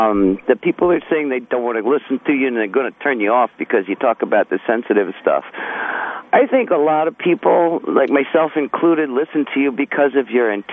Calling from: Waianae, Hawaii, United States

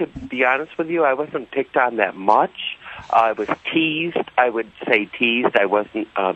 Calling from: Bristol, Connecticut, United States; Yes, I'm calling from Bristol, Connecticut.

